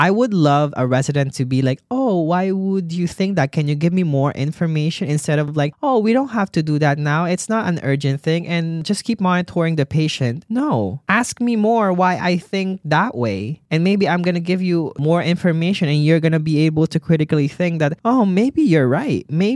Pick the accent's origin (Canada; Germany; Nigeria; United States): Germany; I am from Germany